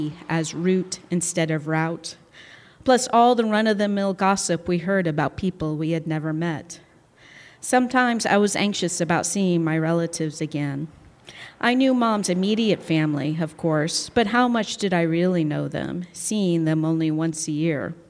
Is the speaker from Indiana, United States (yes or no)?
yes; Indiana, United States; And I grew up in Indiana, and so this chapter talks about going back and forth between those two places.